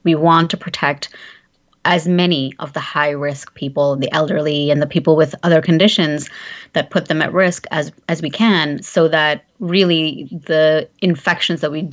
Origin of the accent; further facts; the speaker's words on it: India; I'm originally from India